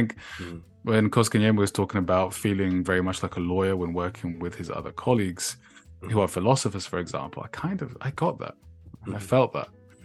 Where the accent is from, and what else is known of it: England, United Kingdom